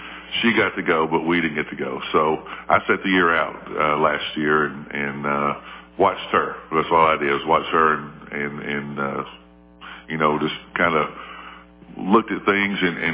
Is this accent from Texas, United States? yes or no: no; Cookeville, Tennessee, United States; Well, of course … I am from Cookeville.